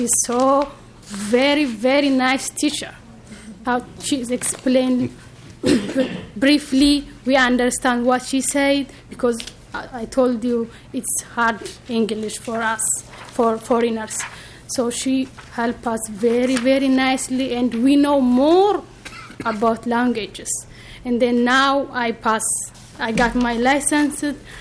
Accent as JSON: {"language": "English", "country": "Ethiopia", "second_language": "English", "moved": "as an adult", "said": "I came from Ethiopia in January 2006 at the age of 23."}